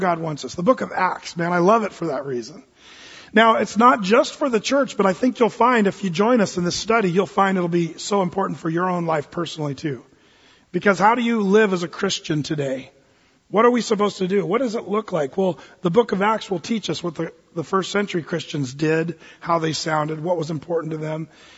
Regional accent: Fullerton, California, United States; born there; When I was born down in Southern California, Fullerton, there at St. Jude's, Fullerton, California

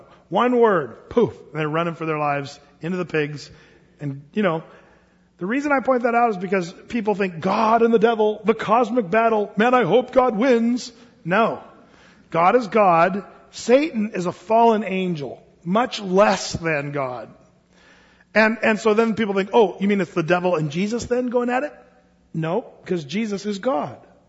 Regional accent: California, United States; born there; I was born in California

